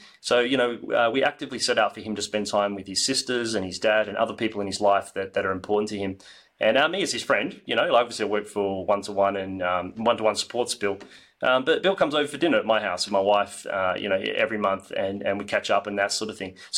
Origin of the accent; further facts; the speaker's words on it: Western Australia, Australia; where we grew up outside of Perth